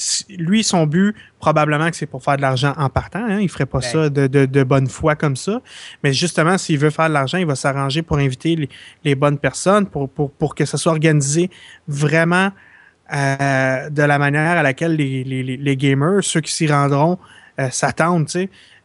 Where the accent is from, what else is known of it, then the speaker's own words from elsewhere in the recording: Quebec, Canada; Je suis québécois, je m'intéresse à ça.